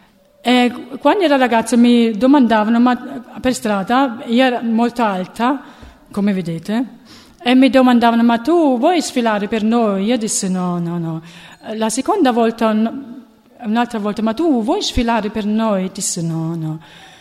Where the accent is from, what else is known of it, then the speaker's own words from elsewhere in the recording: Germany; Allora, io sono nata e cresciuta in Germania, però i miei genitori sono di Torre Annunziata, cioè di Napoli.